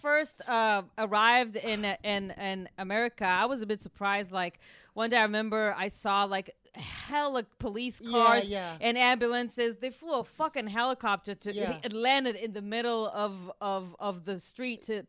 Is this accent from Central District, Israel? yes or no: no; Tel Aviv, Tel Aviv District, Israel; Grew up, born and raised in Tel Aviv.